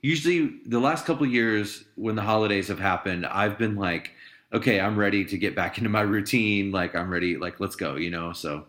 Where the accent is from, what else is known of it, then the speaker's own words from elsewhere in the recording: St. Louis, Missouri, United States; 3 days in Florida, and then I'm from St. Louis, so we're flying down Florida